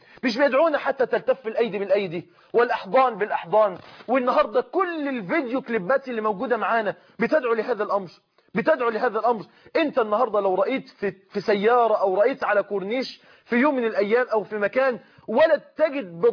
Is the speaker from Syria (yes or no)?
no; Mansoura, Dakahlia, Egypt; عندنا في المنصورة